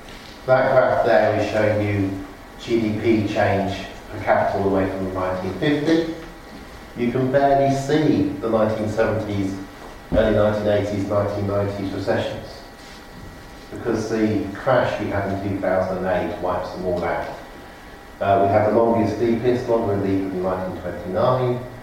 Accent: United Kingdom; I grew up in Britain where you learn to say how good you are.

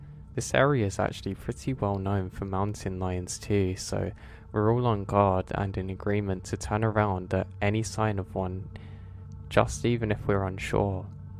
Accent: California, United States; I grew up in Orange County, CA, but there were some real wild areas around us, believe it or not.

